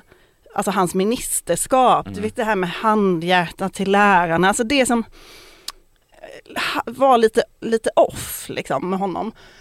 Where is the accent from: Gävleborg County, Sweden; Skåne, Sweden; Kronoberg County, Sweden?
Skåne, Sweden; Malmö; Jag kom ju från Malmö då, men nu har jag träffat många som är så, för så är folk i Stockholm, har jag insett.